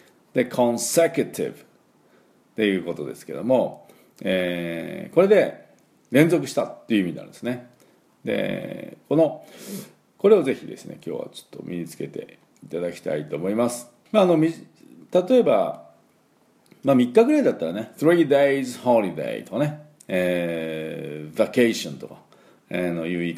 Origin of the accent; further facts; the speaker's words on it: Fukuoka, Japan; 九州はもちろん私のふるさと福岡